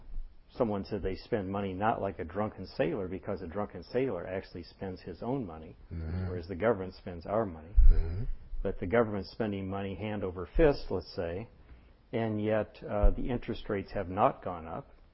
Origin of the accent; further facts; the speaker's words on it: Philadelphia, Pennsylvania, United States; In my hometown of Philadelphia, Pennsylvania, we now have a trans fat ban.